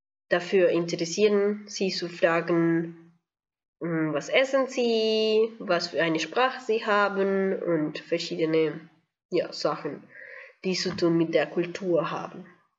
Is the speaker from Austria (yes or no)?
no; Bogotá, Bogotá D.C., Colombia; German is a second language; Ich komme aus Bogota, aus Kolumbien.